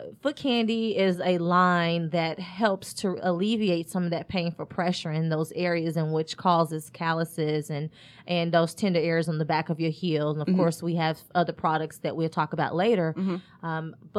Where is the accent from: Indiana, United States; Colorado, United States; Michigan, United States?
Indiana, United States; Indianapolis; But growing up, I'm from Indianapolis, Indiana.